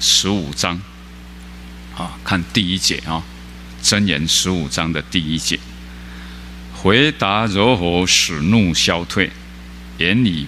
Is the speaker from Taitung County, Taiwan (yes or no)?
no; Chiayi County, Taiwan; 那个都是嘉义的人啊，讲话口音是一样啊，所以我去了他们就认出来了啊